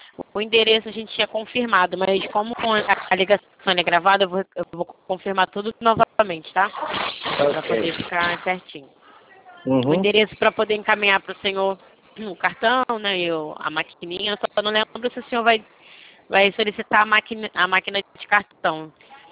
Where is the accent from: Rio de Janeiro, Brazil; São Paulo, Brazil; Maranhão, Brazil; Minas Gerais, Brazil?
Rio de Janeiro, Brazil; Mas eu sou do Rio de Janeiro, né?